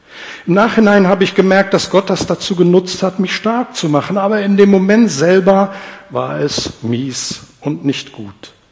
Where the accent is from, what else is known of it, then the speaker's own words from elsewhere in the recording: North Rhine-Westphalia, Germany; Die meiste Zeit meines Lebens, in meiner Jugend, bin ich im Oberbergischen aufgewachsen. Das sind viele Berge, viel Regen.